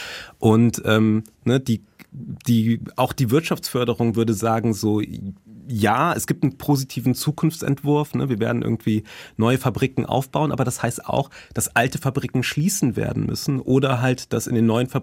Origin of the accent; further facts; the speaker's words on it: North Rhine-Westphalia, Germany; born there; als gebürtiger NRWler